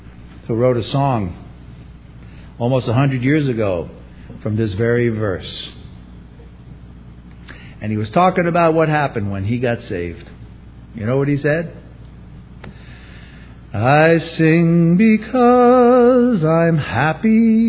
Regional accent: New York, United States; You know, I came from a family. We come from New York.

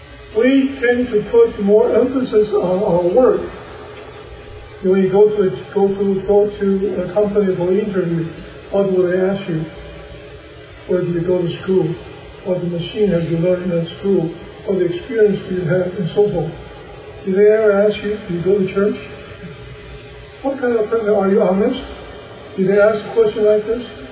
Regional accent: Taiwan; I grew up in Taiwan. When I was a student, a young boy there, I learned to speak Taiwanese quite well.

